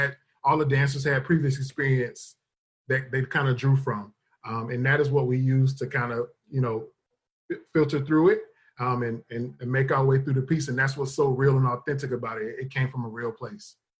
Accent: Miami, Florida, United States; now in Winston-Salem, United States; I am originally from Miami, Florida, currently living in Winston-Salem, North Carolina.

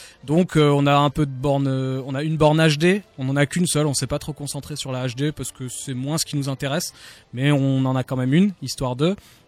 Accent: Béziers, Occitanie, France; born there; je suis né à Béziers le 26/87.

